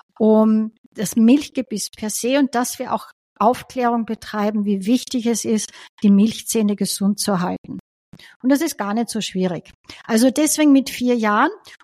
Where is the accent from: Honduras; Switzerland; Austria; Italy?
Austria; Styria; Ich bin aus der Steiermark